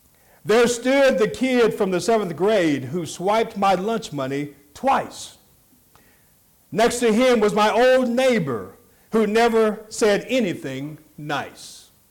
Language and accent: English; Denver, Colorado, United States; also born or lived in Dallas; I was born in Dallas, but raised in Denver, Colorado. So technically, I am a Yankee preacher.